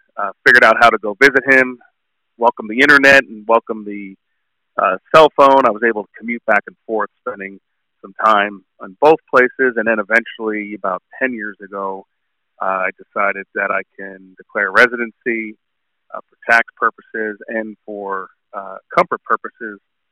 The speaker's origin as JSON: {"language": "English", "region": "New Jersey", "country": "United States", "said": "So originally I'm from New Jersey."}